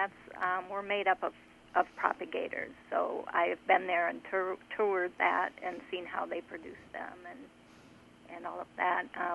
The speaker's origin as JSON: {"language": "English", "town": "Mason City", "region": "Iowa", "country": "United States", "tie": "born or raised there", "said": "I grew up in Mason City, Iowa, which is about 3.5 hours from Atlantic."}